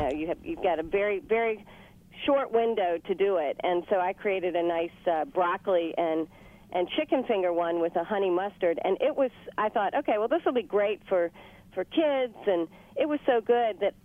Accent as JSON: {"language": "English", "region": "North Carolina", "country": "United States", "said": "And I'm from North Carolina. How complicated is that?"}